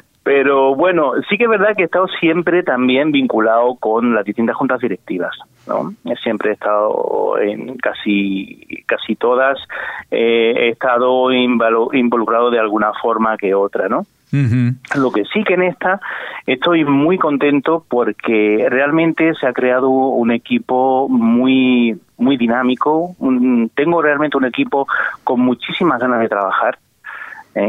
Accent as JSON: {"language": "Spanish", "town": "Casablanca", "region": "Casablanca-Settat", "country": "Morocco", "said": "Bueno, yo soy de Casablanca, yo soy de Marruecos."}